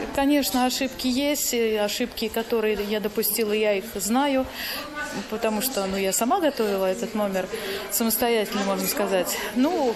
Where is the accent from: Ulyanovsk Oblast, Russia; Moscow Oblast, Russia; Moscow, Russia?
Ulyanovsk Oblast, Russia; Ulyanovsk; я из Ульяновска.